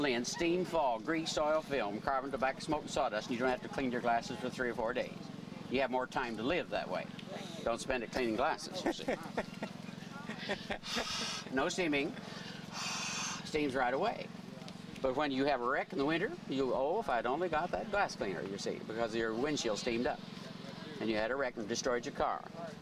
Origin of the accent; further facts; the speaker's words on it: Illinois, United States; Originally Illinois